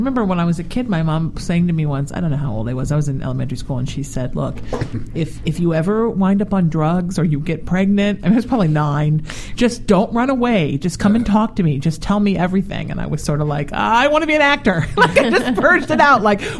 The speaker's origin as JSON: {"language": "English", "town": "New Haven", "region": "Connecticut", "country": "United States", "said": "Yeah, and I'm from New England. Well, New Haven. So so the outskirts of New England."}